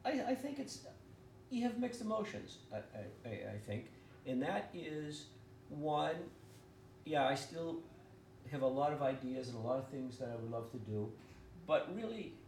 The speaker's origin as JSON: {"language": "English", "town": "Everett", "region": "Massachusetts", "country": "United States", "tie": "born or raised there", "said": "Yeah, I grew up in Everett, went to school at Merrimack, did graduate work at Northeastern."}